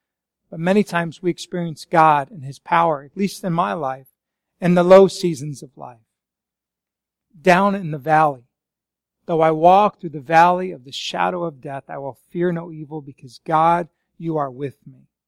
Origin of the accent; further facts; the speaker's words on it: Colorado, United States; I grew up in Colorado. You guys been to Colorado? Some of you? I love Colorado.